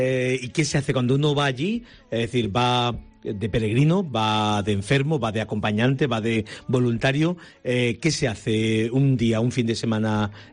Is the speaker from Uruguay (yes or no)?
no; Adra, Andalusia, Spain; yo soy de Adra, soy de una parroquia de la capital o de Pechina.